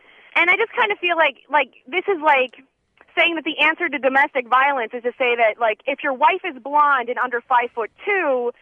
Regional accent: Chicago, Illinois, United States; Well, I'm from Chicago, and I'm a vegetarian.

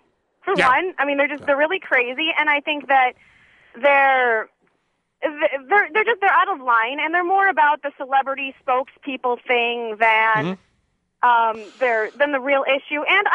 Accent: Chicago, Illinois, United States; Well, I'm from Chicago, and I'm a vegetarian.

